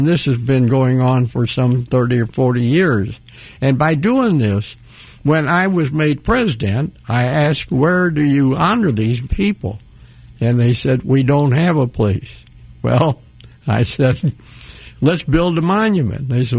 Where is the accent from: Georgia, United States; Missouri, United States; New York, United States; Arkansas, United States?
Missouri, United States; Kansas City; and that's because we're from Kansas City.